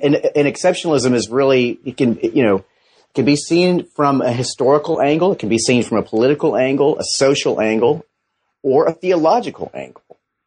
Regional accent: Georgia, United States; Yeah, well, I'm from Georgia

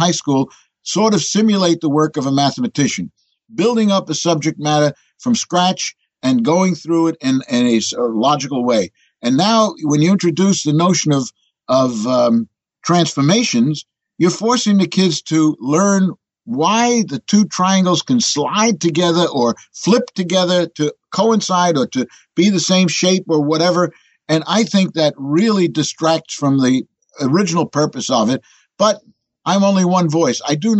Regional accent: New York, United States; when I'm in Europe, I'm not introduced as an American. I'm introduced as a New Yorker. There's a certain cachet to New York and what we do in New York.

